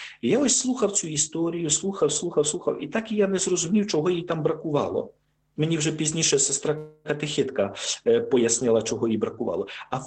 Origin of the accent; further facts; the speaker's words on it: Khmelnytskyi, Khmelnytskyi Oblast, Ukraine; я сам родом з Хмельницького